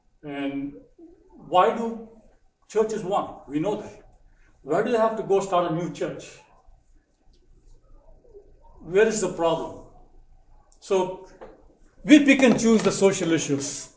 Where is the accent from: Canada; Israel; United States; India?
India; I'm a newcomer to this culture. So when I look at the whole justice, because I come from India